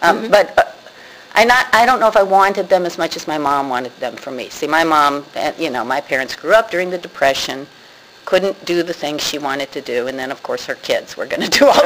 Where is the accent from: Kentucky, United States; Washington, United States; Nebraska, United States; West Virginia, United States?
Kentucky, United States; Louisville; I grew up in Louisville, Kentucky. There's a lot of art there. There was, even when I was a kid.